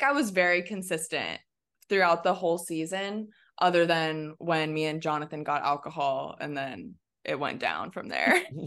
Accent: Ohio, United States; now in Los Angeles, United States; so I'm originally from Ohio and I moved to Los Angeles

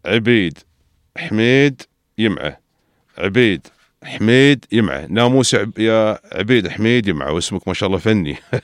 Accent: United Arab Emirates; accent: Emirati

